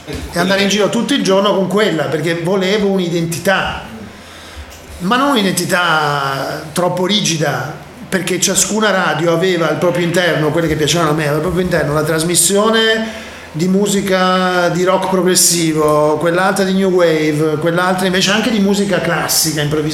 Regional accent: Venice, Veneto, Italy; io sono veneziano, quindi mi ricordo che mandava dei gruppi

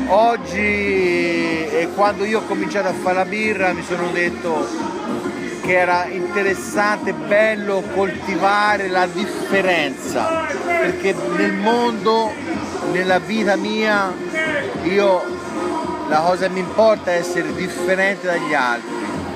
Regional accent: Tuscany, Italy; Allora, io sono dalla Toscana, vicino Firenze, nel Chianti.

